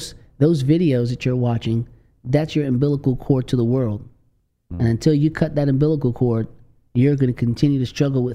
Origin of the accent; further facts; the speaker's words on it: New Jersey, United States; I grew up in Jersey, you know, and I was watching all these shows like Little House on the Prairie